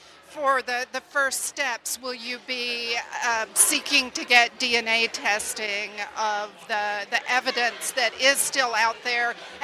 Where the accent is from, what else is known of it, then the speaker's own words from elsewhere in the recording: Dallas, Texas, United States; I'm from Dallas.